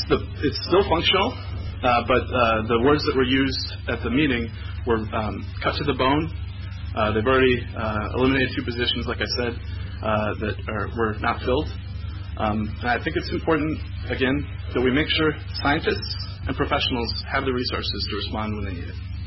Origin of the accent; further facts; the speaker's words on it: Maine, United States; I grew up on the Stillwater River. My folks still live there. It's a great place to live